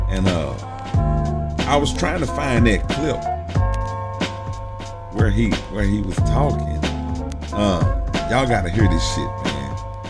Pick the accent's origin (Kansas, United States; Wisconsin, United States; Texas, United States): Texas, United States; Dallas; now in Houston, United States; But I'm a native Dallas. I'm from Dallas, from Oak Cliff, Texas. But I live now, reside in the Houston, Texas area.